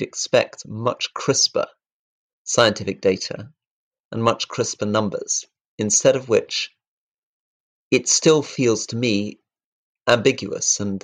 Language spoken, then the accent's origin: English; Scotland, United Kingdom; But I think as a Scot, and I think my view would be shared by almost all Scottish members of the Conservative Party